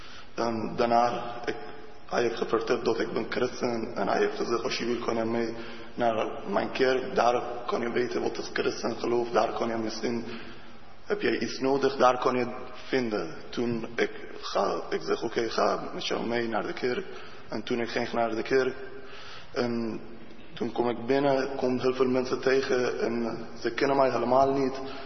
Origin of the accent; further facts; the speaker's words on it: Afghanistan; Dutch is a second language; now in Netherlands; ik kom uit Afghanistan. Ik ben al twee jaar en een paar maanden in Nederland. Ik kan niet goed Nederlands praten